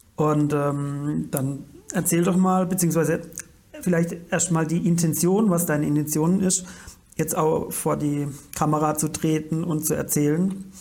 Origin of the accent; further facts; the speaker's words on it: Bretten, Baden-Württemberg, Germany; Wir sind jetzt hier heute in Bretten, in meiner Heimatstadt